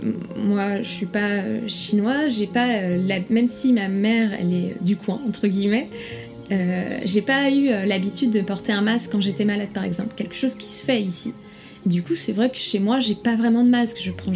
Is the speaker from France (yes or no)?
yes; Nantes, Pays de la Loire, France; now in Shanghai, China; je suis nantaise. Mon père est breton, ma mère est chinoise.